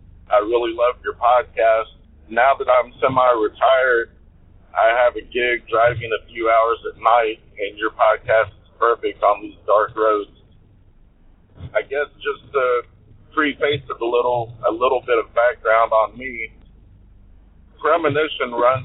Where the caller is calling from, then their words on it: Georgia, United States; I'm calling from Georgia.